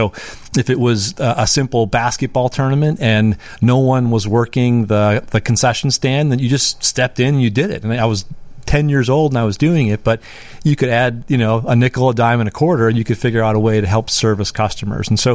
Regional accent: Sturgeon Bay, Wisconsin, United States; I'm from Sturgeon Bay, Wisconsin.

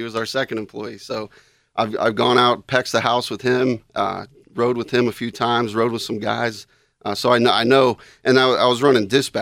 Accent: Las Vegas, Nevada, United States; I was born and raised in Las Vegas, but my family's from Natrona Heights, so big city mentality, but always had Western PA core values.

